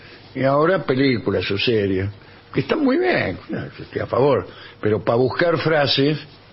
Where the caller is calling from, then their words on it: Buenos Aires, Argentina; de Parque Avellaneda.